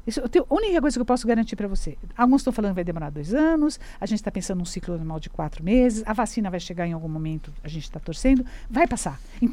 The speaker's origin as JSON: {"language": "Portuguese", "country": "Brazil", "said": "Nós somos brasileiros, a gente é humano, a gente gosta do contato."}